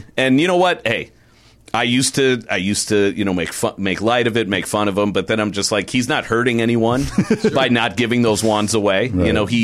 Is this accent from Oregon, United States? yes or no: yes; Portland, Oregon, United States; born there; I was born in Portland, Oregon.